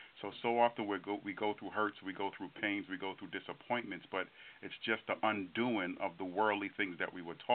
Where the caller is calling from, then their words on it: New Jersey, United States; Calling from New Jersey.